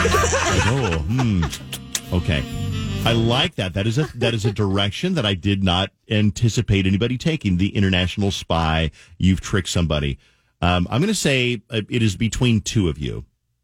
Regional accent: Colorado, United States; Plus, I have a weakness for … because they're from my home state of Colorado.

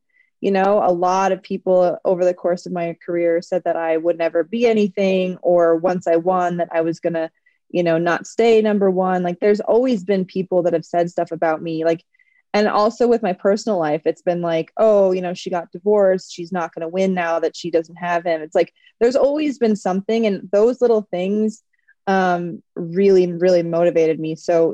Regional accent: Minnesota, United States; I grew up in Minnesota, like I said

